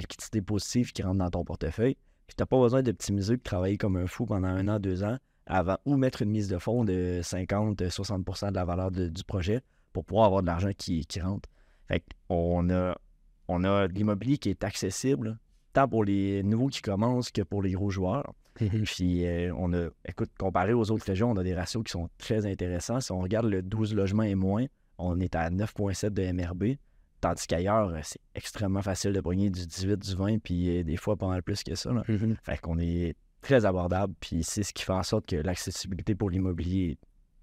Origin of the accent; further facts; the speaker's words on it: Sept-Îles, Quebec, Canada; now in Saguenay, Canada; je suis originaire de Sept-Îles. Ouais, je suis originaire de Sept-Îles. Fait que j'ai grandi là, à Sept-Îles avec mes deux frères, ma mère et mon père. Fait que ma famille est encore tous là-bas d'ailleurs